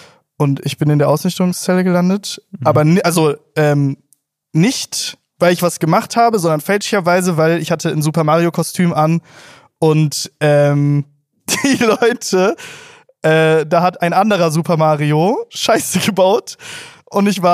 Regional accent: Cologne, North Rhine-Westphalia, Germany; Ich habe das als Kölner mit Karneval.

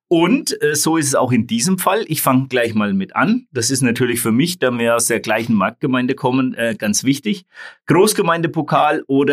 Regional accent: Burkardroth, Bavaria, Germany; aus meiner Heimatgemeinde, aus dem Großraum Burkhardt-Roth.

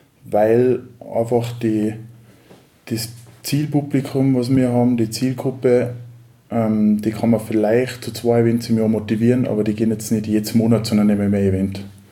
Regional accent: Kitzbühel, Tyrol, Austria; also ich komme selber aus dem Raum Kitzbühel

